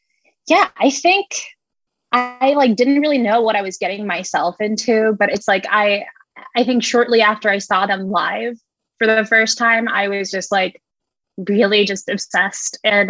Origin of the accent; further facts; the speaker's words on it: Indonesia; because I grew up in Indonesia, so I didn't know too many people at that point